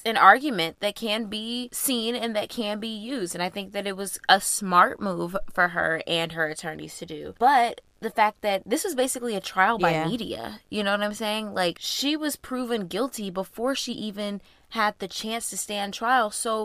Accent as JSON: {"language": "English", "region": "Georgia", "country": "United States", "said": "I'm looking at Georgia because y'all know we're from Georgia."}